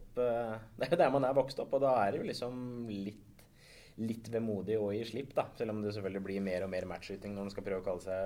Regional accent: Bjørkelangen, Akershus, Norway; jeg vokste opp I DFS-miljøet I et... altså I en väldigt stor klubb då I Høland Bjørkelangen

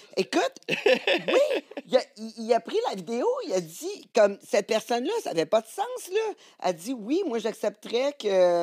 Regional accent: Vaudreuil, Quebec, Canada; Moi, je viens de Vaudreuil, là, puis il y en avait juste. Comme zéro.

